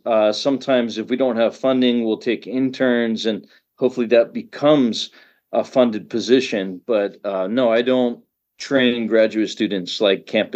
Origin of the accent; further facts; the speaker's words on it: Florida, United States; I grew up in Central Florida catching snakes and lizards.